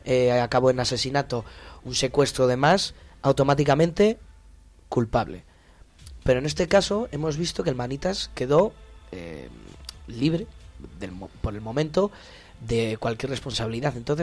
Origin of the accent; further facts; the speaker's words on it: Valladolid, Castile and León, Spain; la mayoría de los que estamos aquí somos de Valladolid.